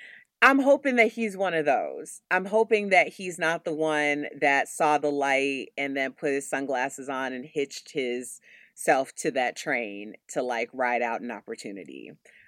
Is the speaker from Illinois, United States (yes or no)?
yes; Chicago, Illinois, United States; because I know I'm from Chicago, so I know a lot of Louis.